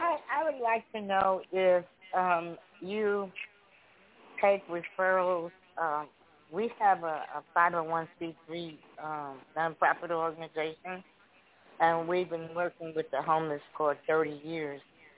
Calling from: Chicago, Illinois, United States; I'm calling from Chicago.

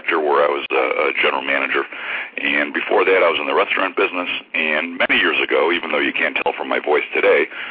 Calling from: Cleveland, Ohio, United States; The rock and roll capital of the world, Cleveland, Ohio.

